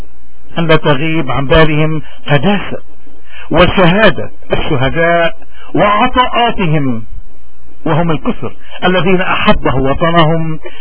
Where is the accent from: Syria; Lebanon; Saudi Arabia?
Lebanon; نحن أبناء لبنان